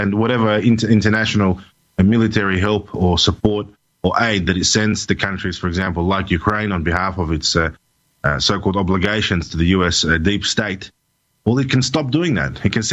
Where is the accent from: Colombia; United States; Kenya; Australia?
Australia; born there; But I was born in Australia as an Australian citizen. Luckily for me, I've got Russian heritage